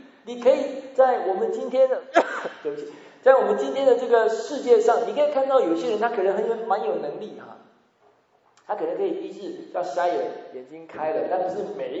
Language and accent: Chinese; China; 我们中国人当然比较忌讳谈论死亡的事情哈